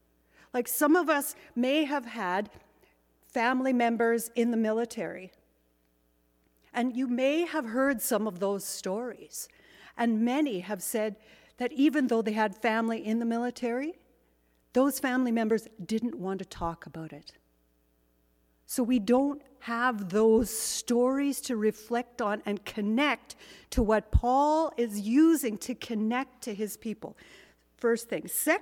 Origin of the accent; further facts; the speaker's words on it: Canada; I am a citizen of Canada, I'm a Canadian.